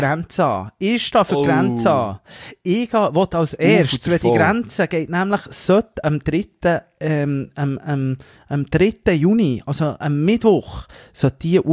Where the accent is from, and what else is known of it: Switzerland